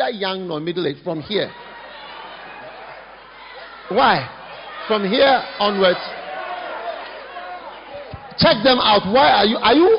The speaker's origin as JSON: {"language": "English", "country": "South Africa", "said": "Because I'm South African."}